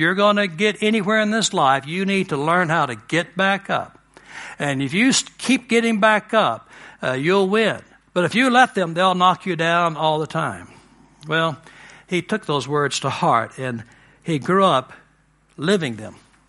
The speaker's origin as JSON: {"language": "English", "town": "Dallas", "region": "Texas", "country": "United States", "said": "I'm a Dallasite. I'm from Dallas. Dallas is sort of in the South, but not really of the South."}